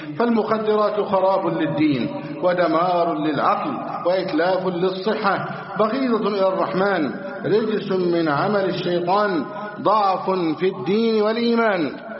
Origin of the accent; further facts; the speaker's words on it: Egypt; اللهم احفظ بلدنا مصر أمنا أمانا، اللهم احفظ مصرنا أمنا أمانا